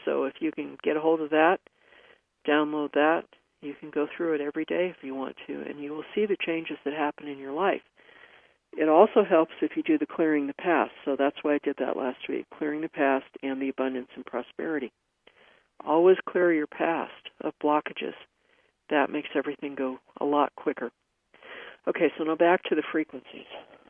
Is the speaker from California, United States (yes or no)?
yes; San Francisco, California, United States; let me explain to you that I grew up in San Francisco, and I have an earthquake act that I go into.